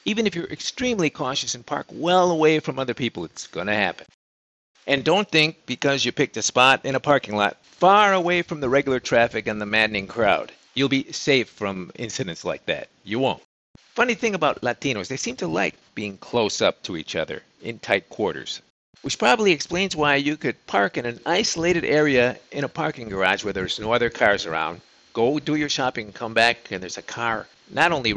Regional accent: Canada; I'm Canadian

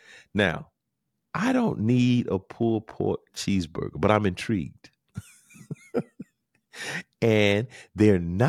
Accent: Camden, South Carolina, United States; the Carolina Cup, which is from my hometown in Camden.

